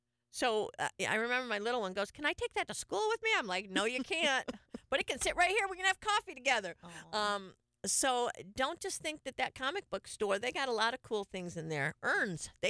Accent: Michigan, United States; Okay, I'm from Michigan.

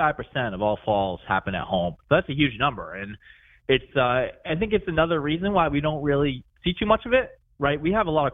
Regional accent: Massachusetts, United States; I grew up in Massachusetts, pretty much been here my whole life.

